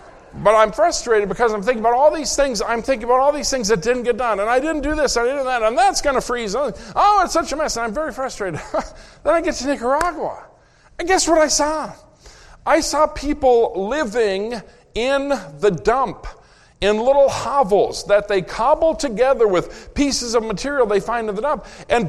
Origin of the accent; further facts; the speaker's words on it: Minnesota, United States; I grew up in Minnesota where winter is real.